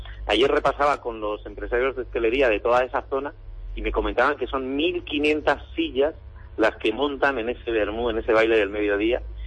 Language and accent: Spanish; Castilla-La Mancha, Spain; Somos gente, los castellano manchegos, muy trabajadores